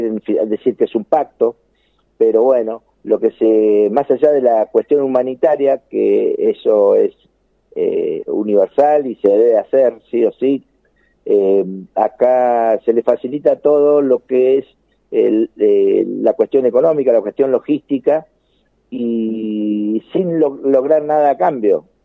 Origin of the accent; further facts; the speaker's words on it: Argentina; que somos nosotros los argentinos